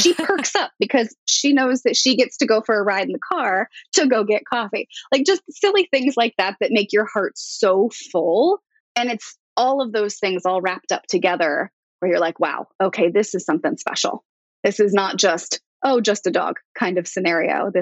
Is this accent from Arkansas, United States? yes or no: no; Florida, United States; Growing up in Florida maybe has some influence on this, but I was more interested in dolphins than I was in pets.